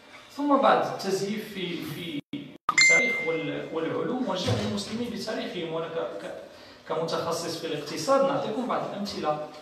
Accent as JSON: {"language": "Arabic", "country": "Morocco", "said": "مثلا نحن كمغاربه نستهلك ونستورد الثقافه"}